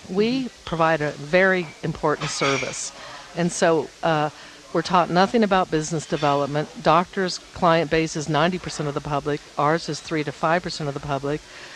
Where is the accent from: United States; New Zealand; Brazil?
United States; Kansas City, Missouri; Yes, I'm from Kansas City originally and have a degree in interior design.